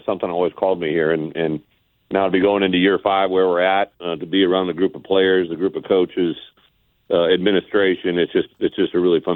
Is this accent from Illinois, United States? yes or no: yes; Illinois, United States; I'm an Illinois kid. I grew up in Illinois, played high school football in Illinois. I was an Illinois fan growing up